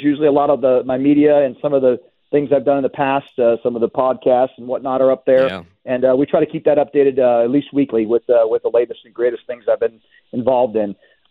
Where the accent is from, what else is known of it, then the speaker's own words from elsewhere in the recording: Arizona, United States; both in Washington and right here in my home state of Arizona and along the Southwest border.